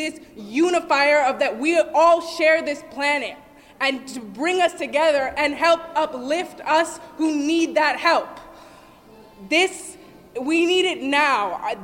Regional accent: Manhattan, New York, United States; I'm from Manhattan. I'm 20 years old.

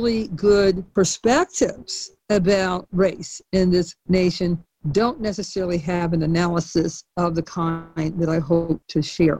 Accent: Cleveland, Ohio, United States; And I grew up in Cleveland, Ohio, and CORE was a national organization.

